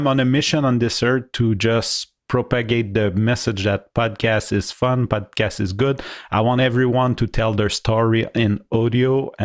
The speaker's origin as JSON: {"language": "English", "country": "Canada", "accent": "French-Canadian", "first_language": "French", "second_language": "English", "said": "So for those of you who don't know, I'm not an English speaker natively, so sorry if sometime I might have an accent or looking for my words."}